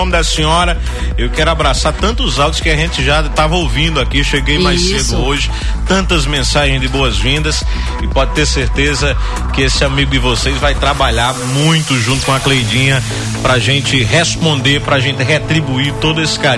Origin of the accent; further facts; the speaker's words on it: Salgueiro, Pernambuco, Brazil; eu vim de Salgueiro, Pernambuco